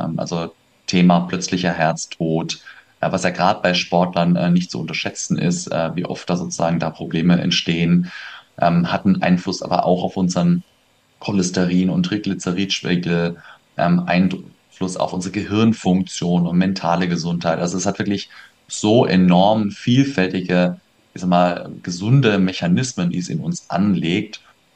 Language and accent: German; Bavaria, Germany; also born or lived in Vienna / Stuttgart; now in Sauerland, Germany; Ich komme tatsächlich aus der Erlangen-Nürnberger